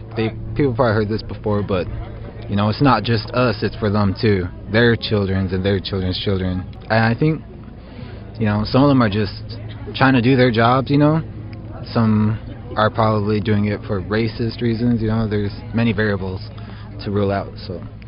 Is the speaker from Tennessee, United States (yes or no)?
no; Cheyenne River, South Dakota, United States; I'm from Cheyenne River.